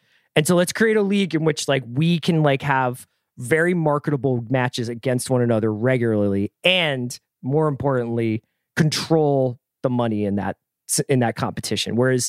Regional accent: Philadelphia, Pennsylvania, United States; Yeah. I'm from Philly. Like my mom's from New York and everything, but my dad was British.

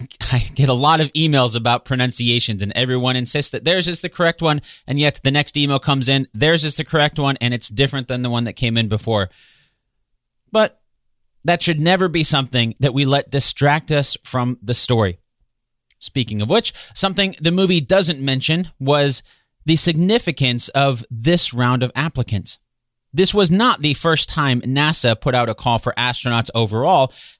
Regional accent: Ohio, United States; maybe that's because I grew up near Cedar Point Amusement Park in Ohio

